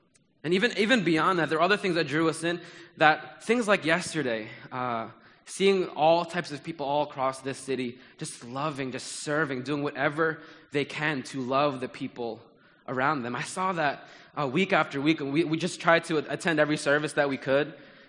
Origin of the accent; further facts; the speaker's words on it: Jersey City, New Jersey, United States; And it just made me jealous for my city, you know, because Jersey City is home